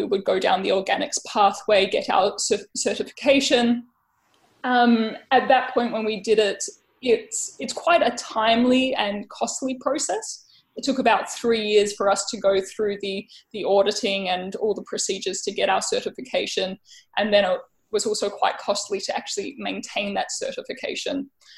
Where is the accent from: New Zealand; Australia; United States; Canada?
Australia; Melbourne, Victoria; now in New South Wales, Australia; We came from Melbourne, so we were very much city slickers.